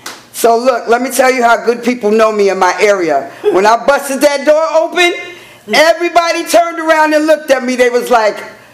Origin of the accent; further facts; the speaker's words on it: New York, United States; I'm from New York. He told you where I'm from.